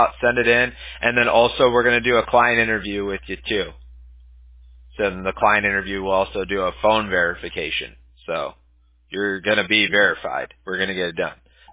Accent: California, United States; Forgive me if I pronounced that wrong. I'm from SoCal, so.

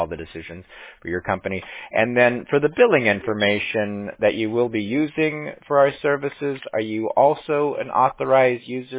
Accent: Fountain Valley, California, United States; now in Menifee, United States; I'm actually still local. I grew up in Fountain Valley, not far from Santa Ana. I went to Fountain Valley High School.

